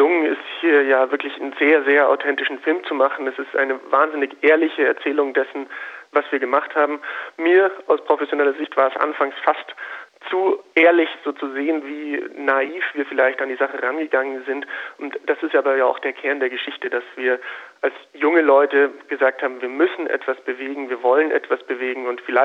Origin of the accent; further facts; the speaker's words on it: Munich, Bavaria, Germany; ich komme aus München